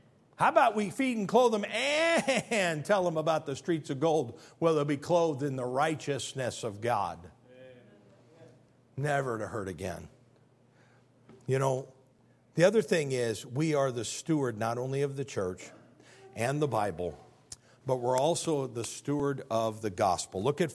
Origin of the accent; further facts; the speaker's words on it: Granville, Illinois, United States; I was raised in the First United Methodist Church of Granville, Illinois, and the booger man lived down in the boiler room.